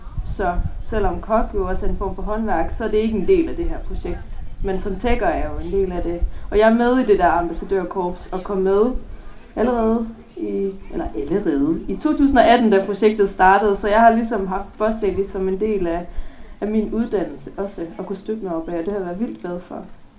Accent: Aarhus, Central Denmark Region, Denmark; Jeg kommer fra Aarhus og bor også i Aarhus nu

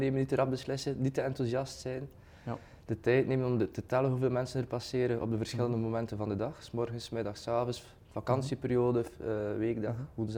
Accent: Bruges, West Flanders, Belgium; En ik ben afkomstig van Brugge, misschien hoor je het wel.

